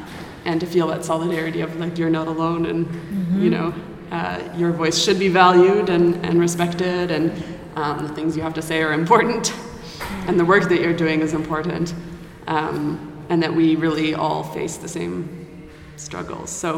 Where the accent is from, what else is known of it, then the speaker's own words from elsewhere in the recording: Canada; I'm from Canada